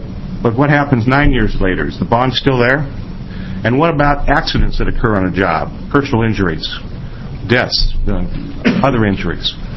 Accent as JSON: {"language": "English", "region": "California", "country": "United States", "tie": "born there", "said": "I hate to admit it, but I am a Californian. I was born there"}